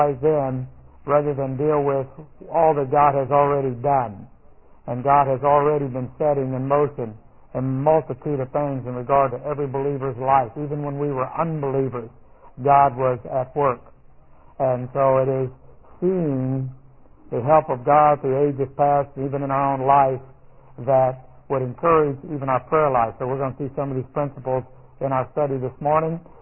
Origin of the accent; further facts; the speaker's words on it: Houston, Texas, United States; the little church I grew up in Houston